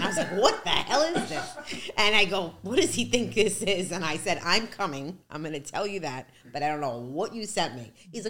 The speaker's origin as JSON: {"language": "English", "town": "Brooklyn", "region": "New York", "country": "United States", "tie": "born or raised there", "lives_now": "Staten Island, United States", "said": "I'm from Brooklyn, and now I live on Staten Island. Yeah, so I grew up in Brooklyn. My whole childhood is in Brooklyn."}